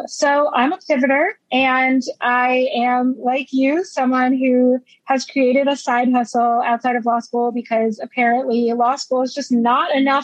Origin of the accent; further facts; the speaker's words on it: Florida, United States; So I'm actually originally from Florida. I went to Florida State University. I went there for undergrad.